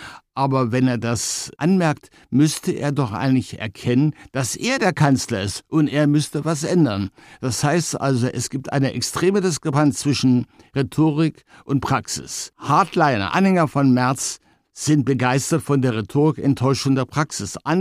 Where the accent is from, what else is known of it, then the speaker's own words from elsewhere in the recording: Leipzig, Saxony, Germany; da ich ja Leipziger bin